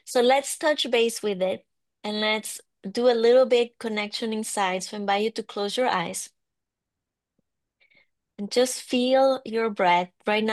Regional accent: Mexico; English is a second language; I am from Mexico.

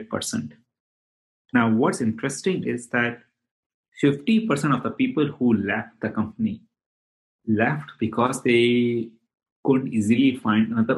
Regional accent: Delhi, India; moved away as an adult; now in United States; I grew up in India, in the northern part near New Delhi, came to US in 1998

